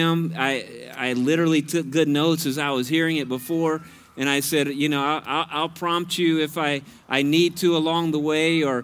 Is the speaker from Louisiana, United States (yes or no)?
yes; Louisiana, United States; Now, I'm from Louisiana, and if we can have Hawaii up here, we can have some Cajun maybe at some point, too.